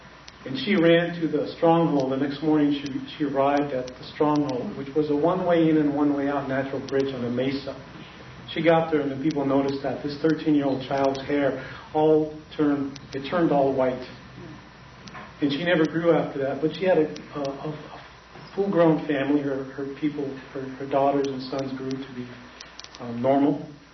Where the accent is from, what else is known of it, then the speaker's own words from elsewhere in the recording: South Dakota, United States; I grew up in Bishop Hare, which was on the Rosebud Lakota Reservation in South Dakota